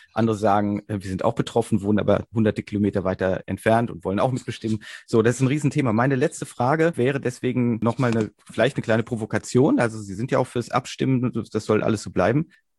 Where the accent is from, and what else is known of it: Switzerland